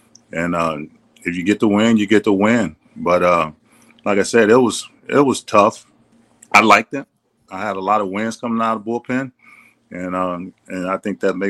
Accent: Texas, United States; I looked up to Nolan Ryan because, Texas guy, and I'm from Texas

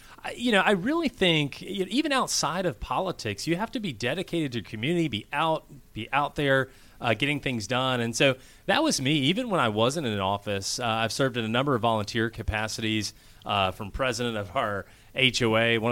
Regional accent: Kansas, United States; also born or lived in Philadelphia; I grew up actually in Kansas, of all places.

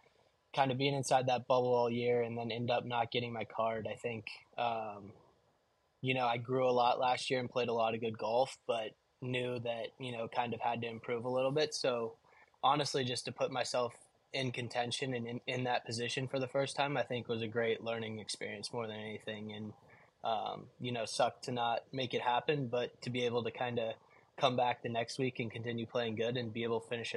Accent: Scottsdale, Arizona, United States; But I grew up in Scottsdale, so being from like the West Coast, I'm excited to kind of get started with the West Coast swing

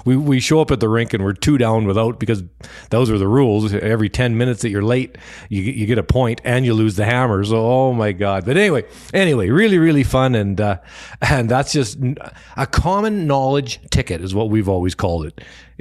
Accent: Canada; That we're from Canada. It's our first day here

